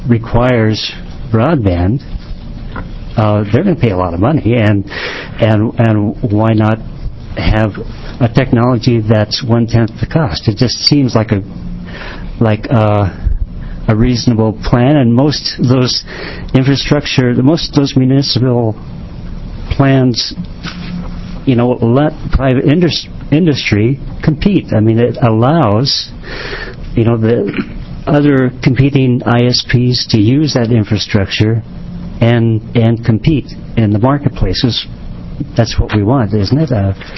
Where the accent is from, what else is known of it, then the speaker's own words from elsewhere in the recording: Portland, Oregon, United States; I'm from Portland, Oregon.